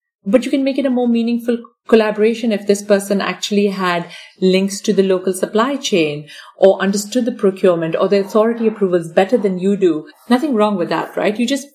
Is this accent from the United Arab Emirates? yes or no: yes; Dubai, United Arab Emirates; I always consider myself as someone from Dubai. I'm an Indian from Dubai.